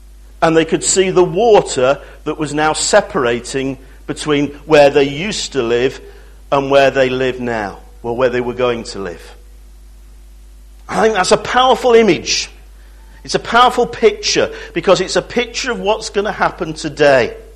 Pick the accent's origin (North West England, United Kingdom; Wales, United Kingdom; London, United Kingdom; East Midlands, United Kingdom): London, United Kingdom; born there; also born or lived in Bristol / Shropshire / Yorkshire / Cheshire; I was born in London. We then moved to Bristol. We then moved to Shropshire. I then moved to Yorkshire. I then moved to Cheshire, and then I came to Lee.